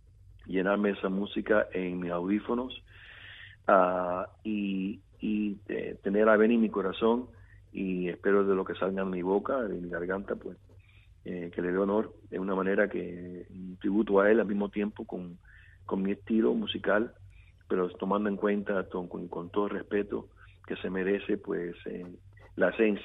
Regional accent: Cuba; born there; reencuentro que estamos teniendo con mi país natal, de que eventualmente tener esa clase de conexión con Cuba

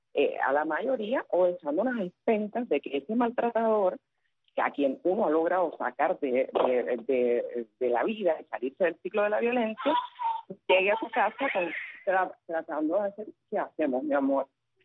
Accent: Cuba; como madre cubana

